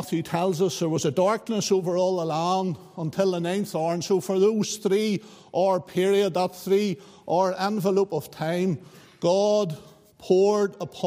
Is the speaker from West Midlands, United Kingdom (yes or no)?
no; Craigavon, Northern Ireland, United Kingdom; born there; I was born on the 19th of July, 1971. The moment I was born in Craigavon Hospital, I was born a sinner.